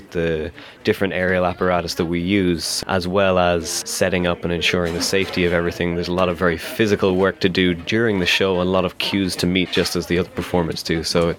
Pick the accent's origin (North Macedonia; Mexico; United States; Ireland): Ireland; Dublin, Leinster; and I am from Ireland. I am from Dublin. I've lived there my whole life.